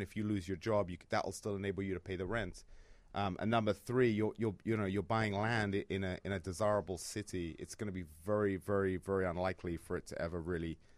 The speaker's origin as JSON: {"language": "English", "region": "England", "country": "United Kingdom", "moved": "as an adult", "lives_now": "United States", "said": "I was from England."}